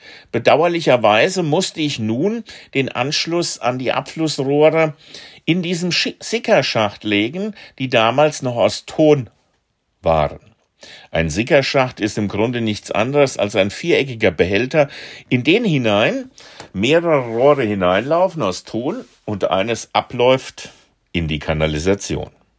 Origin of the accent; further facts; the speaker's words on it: Hesse, Germany; in meinem Haus, in meinem Heimatort im hessischen Hinterland, zudem mein Geburtshaus.